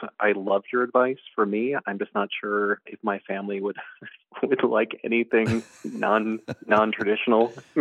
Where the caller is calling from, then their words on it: Port of Spain, Trinidad & Tobago; Port of Spain in Trinidad.